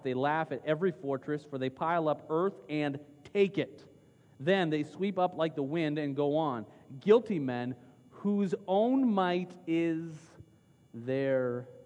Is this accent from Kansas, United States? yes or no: no; Texas, United States; I came from Texas where our biggest concern was, I really want you to get to know non-Christians.